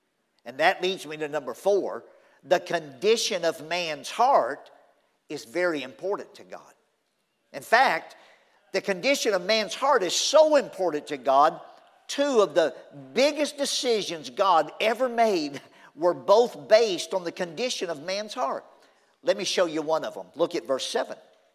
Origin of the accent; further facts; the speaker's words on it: Louisiana, United States; I grew up down in Louisiana, out in the country, on a dead-end dirt road. We had a little farm, garden, and horses and cows and so forth. My dad was a carpenter.